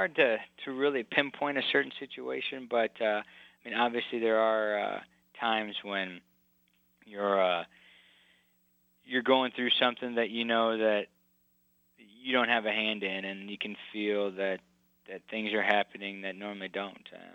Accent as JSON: {"language": "English", "region": "Indiana", "country": "United States", "tie": "born or raised there", "said": "I grew up in Indiana, and, you know, there's belief and understanding in God, but we didn't grow up in a church."}